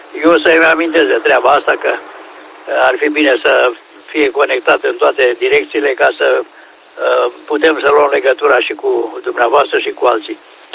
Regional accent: Oltenia, Romania; suntem olteni

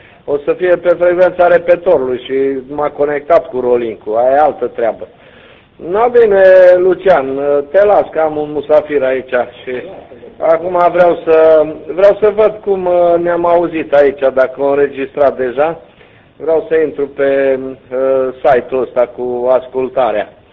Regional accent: Transylvania, Romania; N-am înțeles, mai lung un pic, că noi suntem ardeleni.

